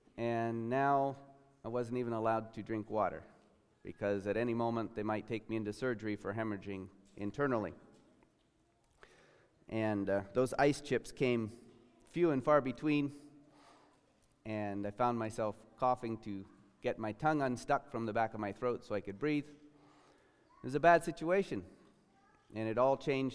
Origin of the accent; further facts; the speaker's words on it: Washington, United States; Summer of 95, I grew up basically in Washington State. Born and raised there, and the summer of 95 found me working in the Willamette Valley in Oregon